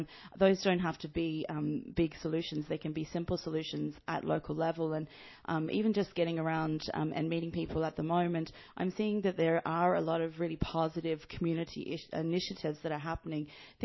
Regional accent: Gerogery, New South Wales, Australia; now in Ireland; I'm not from Ireland originally. I'm from Australia. I've been living in Ireland for the last 8 years. I come from a little country town in Australia called Gerogery. It's on the border of New South Wales and Victoria. It's just north of Melbourne.

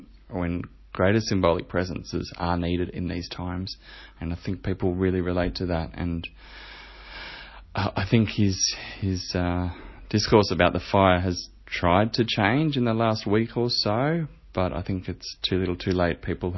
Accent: Australia; I am so far removed from people who actually live there, and I'm physically removed from Australia right now, but I'm sure going back there will have a greater impact.

